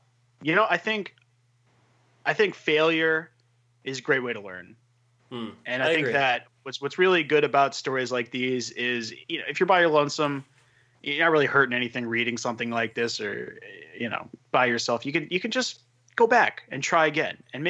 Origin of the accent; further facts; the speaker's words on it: Ireland; I mean, I'm Irish, so it's like actually my word